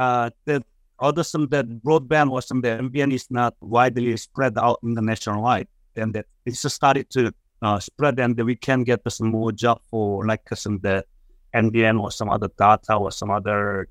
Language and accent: English; South Korea; moved away as an adult; now in Australia; I worked for a U.S. multinational company in Seoul branch. I immigrated from Korea in 2012.